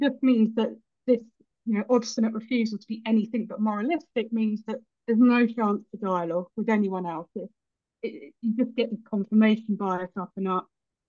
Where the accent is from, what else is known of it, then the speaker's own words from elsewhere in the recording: London, United Kingdom; I'm from Northwest London, we're a bit sweary.